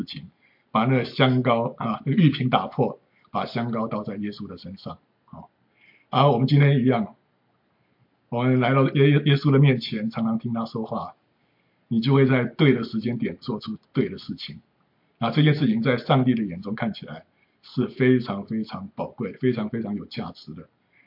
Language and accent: Chinese; China; 他们过这个逾越节就像我们中国人过这个什么过新年啊